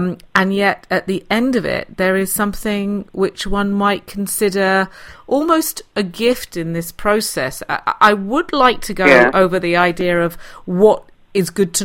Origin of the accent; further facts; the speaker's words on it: Los Angeles, California, United States; Jane, obviously you're working in Los Angeles, my hometown